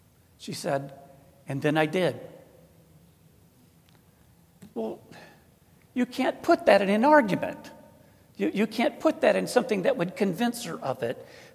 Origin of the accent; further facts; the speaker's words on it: England, United Kingdom; I'm an Englishman, you know.